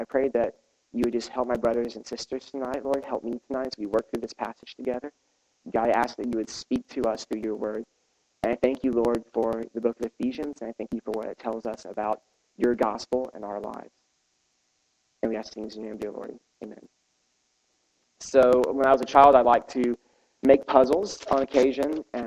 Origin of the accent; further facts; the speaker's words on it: Arizona, United States; I'm from Arizona, so as a Phoenix Suns fan